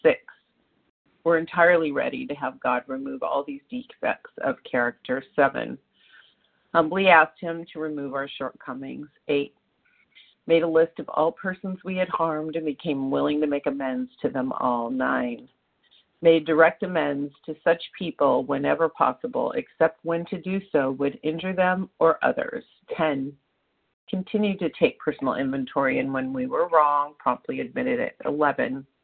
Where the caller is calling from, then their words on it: Santa Monica, California, United States; I'm calling from Santa Monica, California.